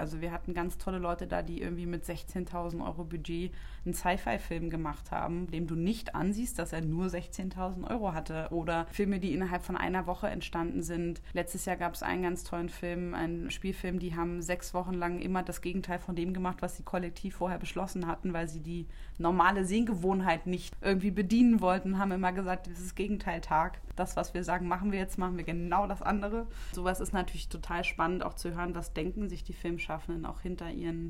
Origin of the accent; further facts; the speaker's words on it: Berlin, Germany; born there; moved away as an adult; now in Saarbrücken, Germany; Also ich bin tatsächlich auch keine Saarländerin. Ich bin extra für den Job aus Berlin hergezogen. Ich bin gebürtige Berlinerin.